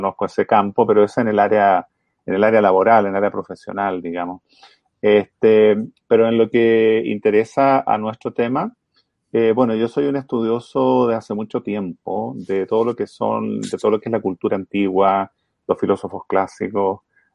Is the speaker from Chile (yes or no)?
yes; Chile; yo estoy en Chile, soy chileno, a lo mejor por el acento ya se empieza a notar.